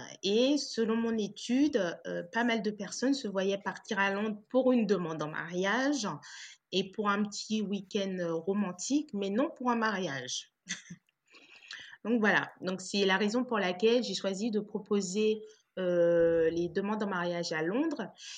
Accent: Guadeloupe; sachant que je suis originaire de la Guadeloupe, donc pour moi, c'était tout bénef parce que je connais le lieu, mes parents habitent là-bas.

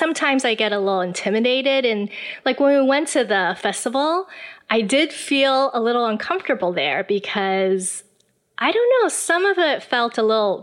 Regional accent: Taiwan; also born or lived in United States; I was born and raised in Taiwan. I spent most of my life here. But I did go to America for college. I went to Wheaton College in Illinois.

